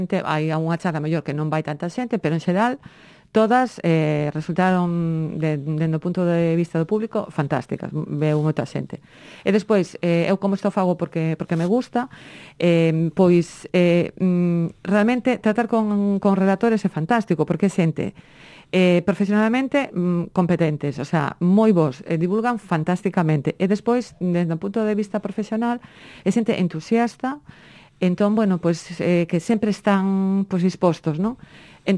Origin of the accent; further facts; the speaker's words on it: Fene, Galicia, Spain; e como son de FENE, pues, ocorrésonos, bueno, pues, podemos organizarlas en FENE.